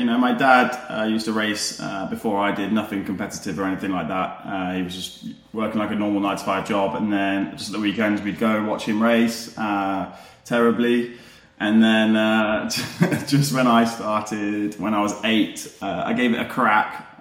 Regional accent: Leicester, East Midlands, United Kingdom; I'm originally a Leicester boy. So I'm originally from Leicester.

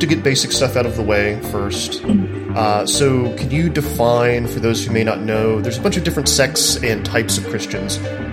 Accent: Dallas, Texas, United States; I'm from Dallas, where there are a lot of mega churches, and there's a lot of political power behind like the evangelical churches there.

